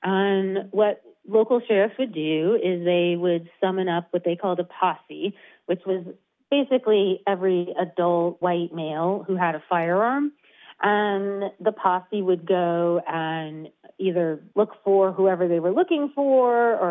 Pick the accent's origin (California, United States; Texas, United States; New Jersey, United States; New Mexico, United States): Texas, United States; You know, I grew up in Texas, and as a kid growing up, I always thought of sheriffs as, you know, white hat riding on a horse